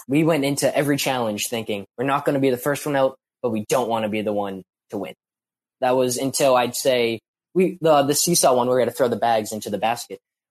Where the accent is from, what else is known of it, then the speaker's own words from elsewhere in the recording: Massachusetts, United States; So she lives in California and I'm from Massachusetts.